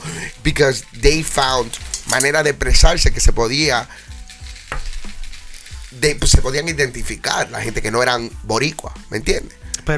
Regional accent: Dominican Republic; born there; que yo soy dominicano de pura cepa, man, que there's no... Look, I'm born in Dominican Republic. You get me? De padre dominicano.

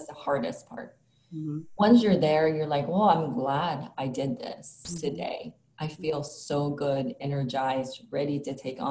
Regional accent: Philippines; English is a second language; now in United States; Like, when I came from the Philippines to America, I'd ride the public transit, you know, I'd ride the bus.

